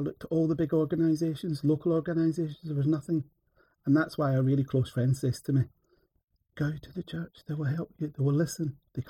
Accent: Scotland, United Kingdom; now in England; being Scottish and brought up in the Scottish church, as a Protestant, I got married in a Christian church in England

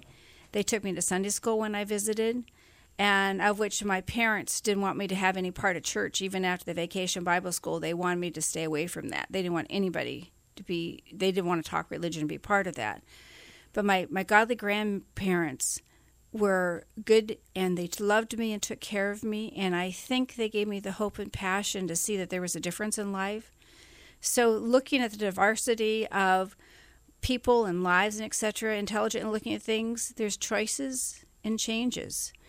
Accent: Uniontown, Pennsylvania, United States; I grew up as a small girl in Uniontown, Pennsylvania, where I was born.

